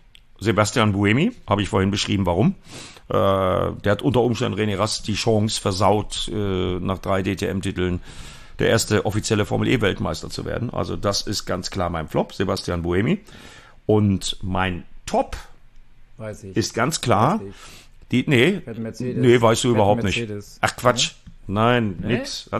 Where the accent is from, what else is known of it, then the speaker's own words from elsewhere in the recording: North Rhine-Westphalia, Germany; meine alte Heimat, die ja auch deine alte Heimat ist, Matthias, das Sauerland